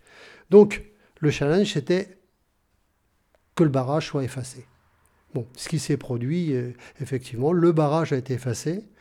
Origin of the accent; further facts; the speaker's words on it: Belle-Isle-en-Terre, Brittany, France; Et voir ça à Belle-Île-en-Terre, ma ville natale, quoi, hein